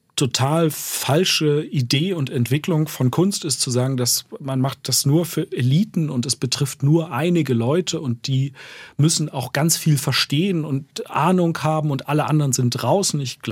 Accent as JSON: {"language": "German", "region": "East Germany", "country": "Germany", "tie": "born or raised there", "said": "Ich lebe in Berlin und ich habe sehr früh, vor über 20 Jahren, ganz viele Bilder gemalt, die sich mit meiner Vergangenheit, meiner Kindheit in der DDR beschäftigt haben."}